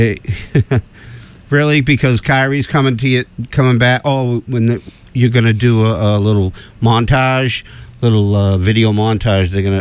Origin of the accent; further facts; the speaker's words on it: Boston, Massachusetts, United States; American League, but we're from Boston. We hate the Yankees.